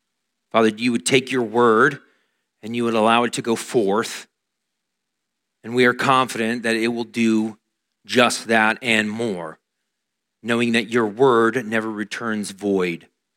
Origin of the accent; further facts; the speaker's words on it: California, United States; We are from California, and they are attending the service right now in Bakersfield.